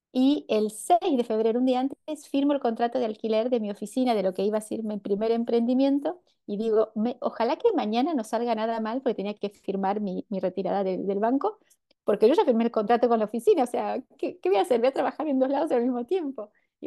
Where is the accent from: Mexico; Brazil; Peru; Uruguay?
Brazil; also born or lived in Argentina; yo me fui con 3 años, me fui a Brasil y viví toda mi vida allá en varias ciudades